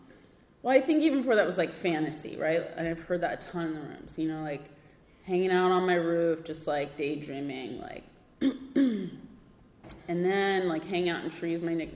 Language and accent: English; Florida, United States; I'm first generation Jamaican American, and I grew up in South Florida